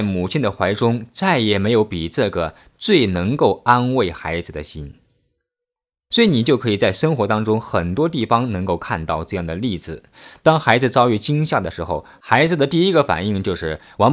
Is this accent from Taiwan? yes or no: no; China; 我们中国人也讲汗流浃背